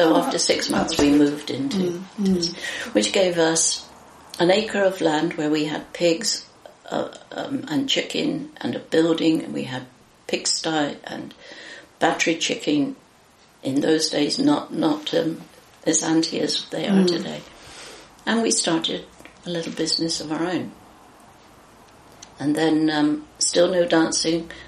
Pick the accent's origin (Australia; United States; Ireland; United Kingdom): United Kingdom; Ham Green, South West England; also born or lived in Bristol; I lived in Ham Green. It's a little village or hamlet just outside of Bristol.